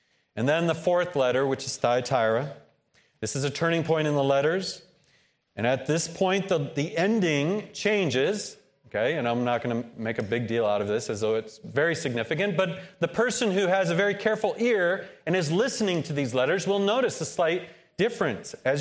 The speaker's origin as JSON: {"language": "English", "country": "United States", "said": "As American evangelicals, we tend to measure our success by our own numbers."}